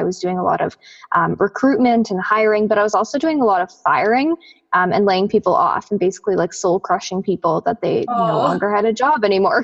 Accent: Calgary, Alberta, Canada; originally I'm from Calgary. That's where I was born and raised, as well as my partner, Spence.

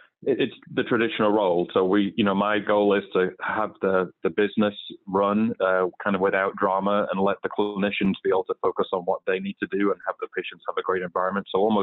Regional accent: England, United Kingdom; moved away as an adult; now in United States; I'm originally from England. You can probably tell from my accent.

